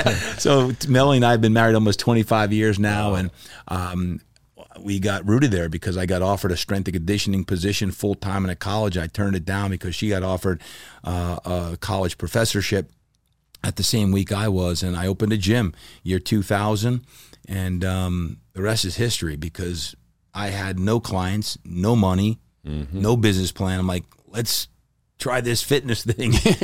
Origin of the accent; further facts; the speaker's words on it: New Jersey, United States; I grew up in New Jersey, youngest of eight kids, and then went down.